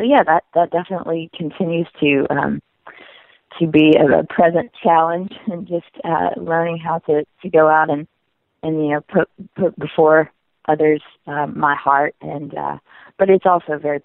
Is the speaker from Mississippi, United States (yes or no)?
yes; Jackson, Mississippi, United States; I grew up in Jackson, Mississippi, so there's lots of R&B influence, gospel, blues.